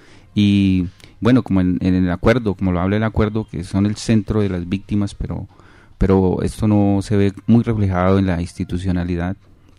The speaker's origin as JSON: {"language": "Spanish", "town": "Cajibío", "region": "Cauca", "country": "Colombia", "said": "Yo soy del municipio de Cajibío."}